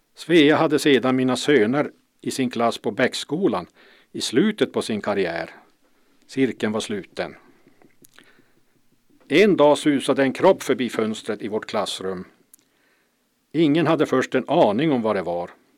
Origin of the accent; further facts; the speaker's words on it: Malmberget, Norrbotten County, Sweden; Vi flyttade runt i Malmberget, från Västerlånggatan till Köpmangatan till Bolagsvägen och den så kallade tågolyckan.